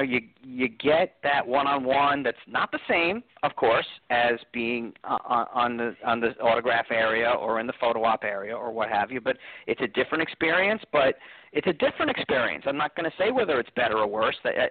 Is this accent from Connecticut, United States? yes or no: no; New Jersey, United States; I type in New Jersey because I make sure everybody knows I'm from New Jersey